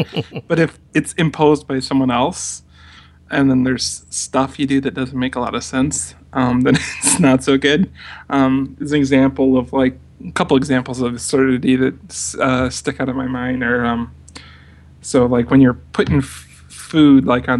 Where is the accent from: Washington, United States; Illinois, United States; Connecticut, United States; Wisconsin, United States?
Illinois, United States; born there; No, I was born in Illinois and then was in the military.